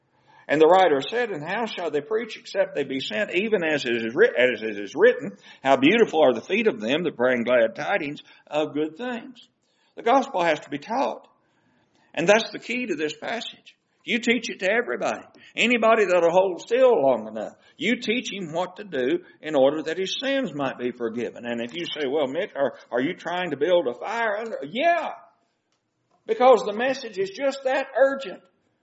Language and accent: English; California, United States; Well, I'm from California. You can just see folks back up, can't you?